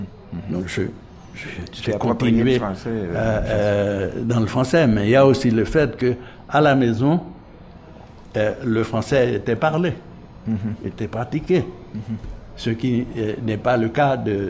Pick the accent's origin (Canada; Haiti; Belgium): Haiti; Moi je ne suis pas un Africain, moi je suis un Haïtien du Nouveau Monde.